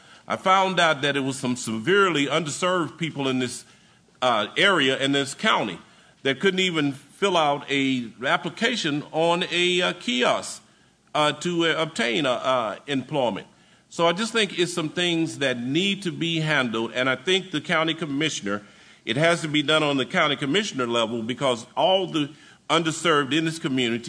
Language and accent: English; Oklahoma City, Oklahoma, United States; now in Bryan, United States; I'm from Oklahoma City, but I have made Bryan College Station my home.